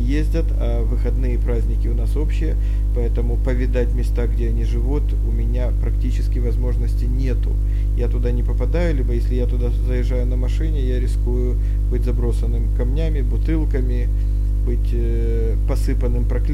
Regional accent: Kyiv, Ukraine; moved away; я приехал из Киева, из Украины

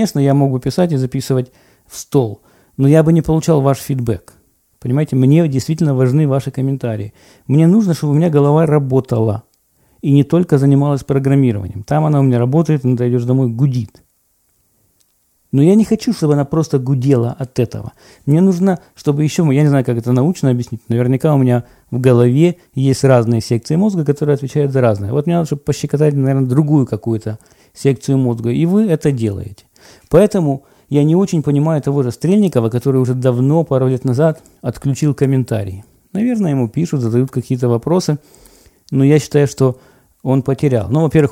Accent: Ukraine; Я говорю, с Украины.

